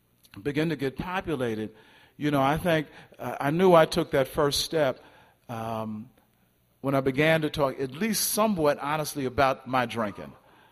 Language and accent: English; Brooklyn, New York, United States; I mean, I'm from Brooklyn. He's from Harlem.